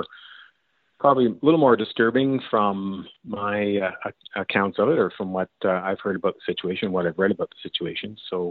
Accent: Sackville, Canada; I was born and raised in Sackville. I mean, I did live away for several years and moved back, but, I've always found Sackville to be kind of a quiet little community

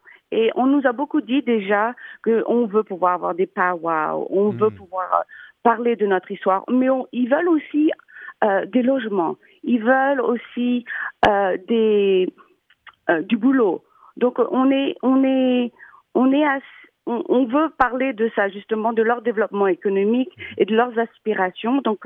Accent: France; now in Edmonton, Canada; Moi, j'ai immigré de France, ici à Edmonton.

